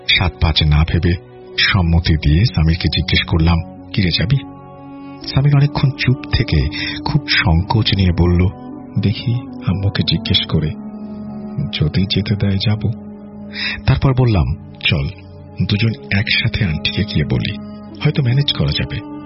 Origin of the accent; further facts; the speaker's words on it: Barisal Division, Bangladesh; ওর আর আমার দেশের বাড়ি একই জায়গাতে, মানে বরিশাল বিভাগের কোন এক জায়গায়।